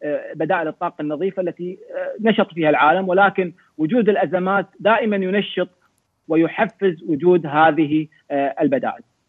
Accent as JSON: {"language": "Arabic", "country": "Kuwait", "said": "يمكن عندنا بالكويت شوية ديمقراطية شوية"}